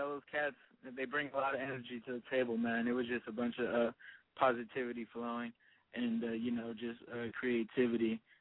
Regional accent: San Diego, California, United States; I'm from San Diego originally, man, so I just represent that 619.

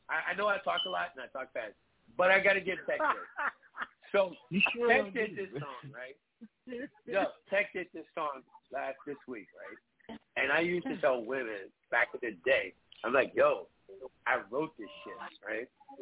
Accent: New York, United States; I'm doing a house show. I'm from New York. So I'm gonna do the house thing.

